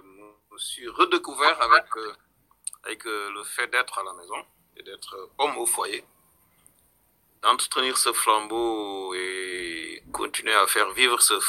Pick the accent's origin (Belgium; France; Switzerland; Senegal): Senegal; moved away as an adult; Moi, je suis arrivé du Sénégal en 2012.